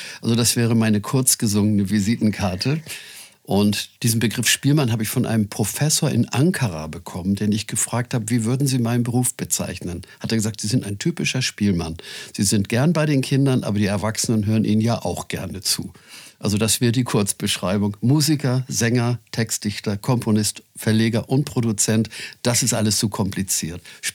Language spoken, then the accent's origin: German; Hamburg, Germany; Als Kind Alster, denn ich bin in Winterhude aufgewachsen.